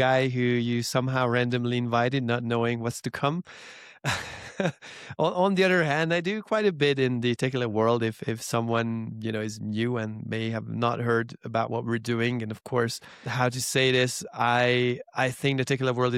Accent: Hungary; English is a second language; moved away as an adult; now in Mexico; I'm actually from Hungary originally. I came to Mexico over 10 years ago

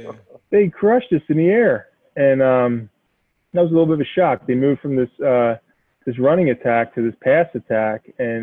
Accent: Pennsylvania, United States; But as a guy growing up in Pennsylvania, it took me a few years to appreciate the Virginia Tech rivalry.

